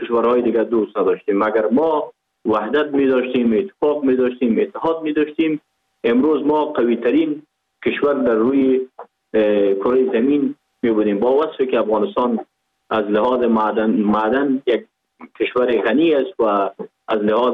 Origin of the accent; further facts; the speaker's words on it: Pakistan; ما در اینجا بزرگ شدیم، در اینجا به دنیا آمدیم، ما در افغانستان چی کنیم؟ ما از افغانستان نیستیم، ما از پاکستان هستیم